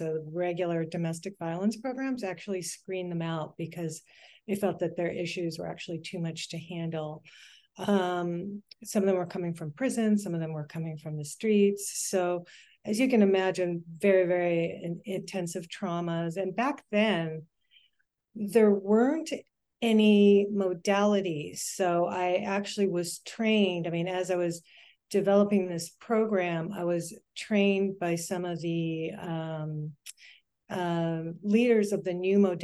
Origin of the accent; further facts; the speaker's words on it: Los Angeles, California, United States; And I'm from Los Angeles. Should I say more about my background, or should?